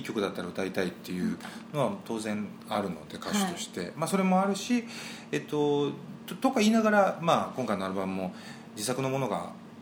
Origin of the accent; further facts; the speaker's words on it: Mie, Japan; also born or lived in Osaka; 1972年1月17日、大阪生まれ三重育ち。子供の頃のあだ名は、